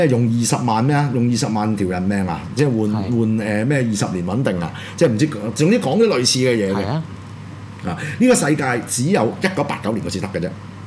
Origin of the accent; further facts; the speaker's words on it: Hong Kong; 香港是香港人的香港嘛，這個家是我們的家來的嘛，是我們的家來的嘛，我們在這裡長大，我們在這裡生活